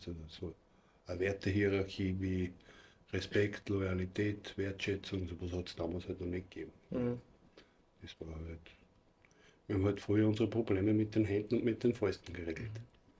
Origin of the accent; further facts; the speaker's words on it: Gmunden, Upper Austria, Austria; Ich bin in Gmunden in Salzkammergut geboren und meine Eltern waren eigentlich beide aus Bosnien.